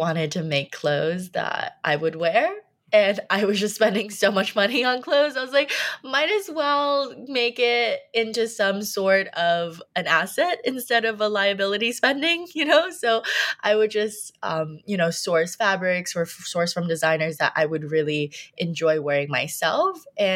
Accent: Brooklyn, New York, United States; also born or lived in China; I grew up in Brooklyn, so mostly around the Bay Ridge, Park Slope area.

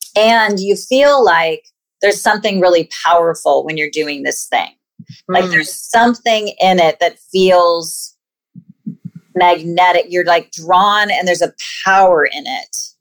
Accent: California, United States; I am born and raised in California.

